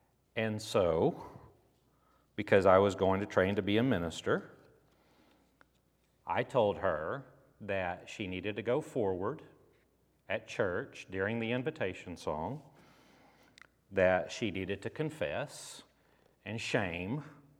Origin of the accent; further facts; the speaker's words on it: Texas, United States; So growing up in Texas, I got chased one time by a raccoon